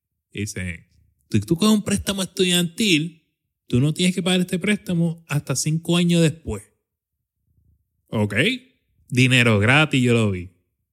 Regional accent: Patillas, Puerto Rico; also born or lived in Arroyo; Yo nací en Arroyo, pero me crié en el barrio Jaguar de Patillas.

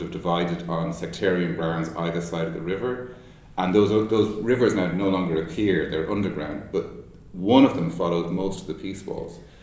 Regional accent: Ireland; as an Irish person

